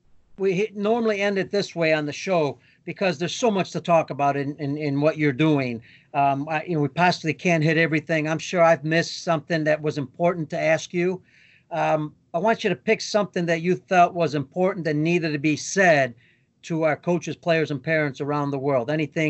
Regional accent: Chicago, Illinois, United States; from Chicago.

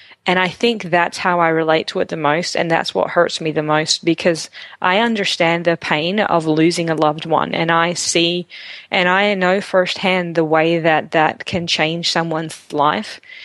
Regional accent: Australia; now in United States; So that's probably the more of the perspective that I had at that time, being Australian.

